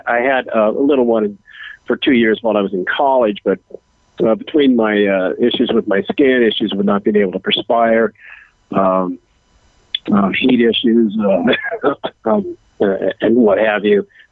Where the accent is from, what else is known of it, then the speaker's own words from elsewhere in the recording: Santa Monica, California, United States; So I did wind up in Venice Beach, California, my hometown, Santa Monica, surfing, Dogtown, et cetera, California boy.